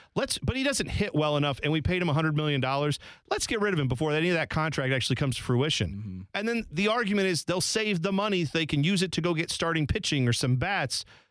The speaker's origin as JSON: {"language": "English", "region": "Ohio", "country": "United States", "said": "because, yeah, I am from Ohio. I have no other New York teams. My dad is from New Jersey."}